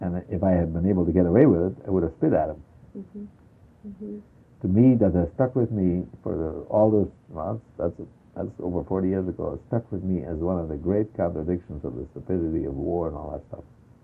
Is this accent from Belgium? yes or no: yes; Belgium; I grew up in Belgium. 13 years old when the war started.